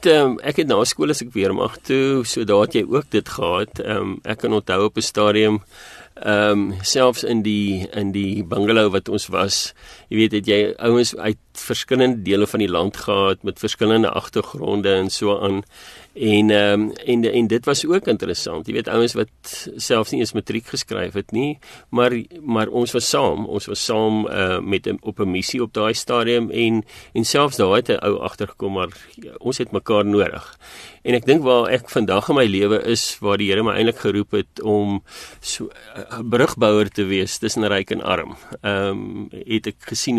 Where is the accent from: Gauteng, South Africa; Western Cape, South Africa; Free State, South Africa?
Gauteng, South Africa; Germiston; Ja, so ek het in Primrose Jermiston groot geword aan die Oosrand.